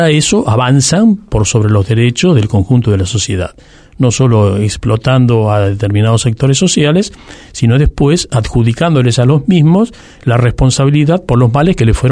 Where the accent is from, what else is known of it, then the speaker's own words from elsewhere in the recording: Buenos Aires, Argentina; born there; also born or lived in Misiones / Corrientes; Yo nací en Parque Patricio, uh-huh. sí, a mucha honra, aunque no soy de Huracán. Bueno. Pero bueno, después viví por la provincia de Buenos Aires, por Misiones, por Corrientes.